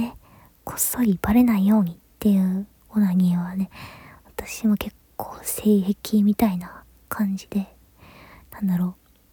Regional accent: Kansai, Japan; moved away; 関西では結構生まれ育ったんですけど、その後にね引っ越してって感じで

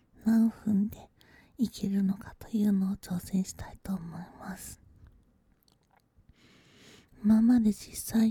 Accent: Aichi, Japan; also born or lived in Kanto; 出身は愛知なのですが、あまり愛知で暮らしていた時期は長くはなくて、ほぼ関東に住んでいました。

